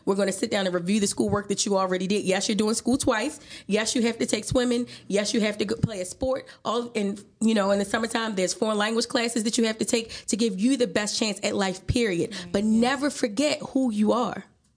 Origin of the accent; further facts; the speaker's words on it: Baltimore, Maryland, United States; I think that I grew up in Baltimore City for the most part. I'm an Army brat, but we came back here when I was about 9 years old. And so, and of course, my family is Black.